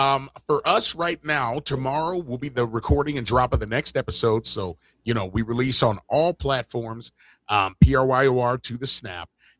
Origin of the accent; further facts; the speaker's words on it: Chicago, Illinois, United States; now in Oklahoma, United States; And for me, growing up in Chicago, never having a proper backyard until I was an adult and living here in Oklahoma